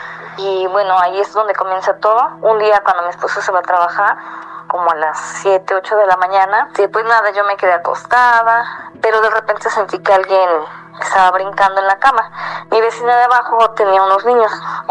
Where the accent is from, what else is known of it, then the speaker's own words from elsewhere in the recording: Xalapa, Veracruz, Mexico; now in Mexico City, Mexico; Yo tengo 10 años viviendo aquí en la Ciudad de México. Me casé y me vine a vivir con mi esposo aquí. Yo soy de Xalapa, Veracruz.